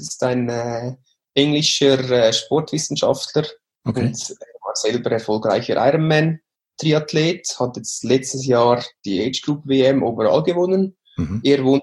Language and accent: German; Switzerland; Ich spreche von allen Sprachen, also Englisch, Französisch, Spanisch. Niederländisch am schlechtesten, weil ich bin geboren und aufgewachsen in der Schweiz.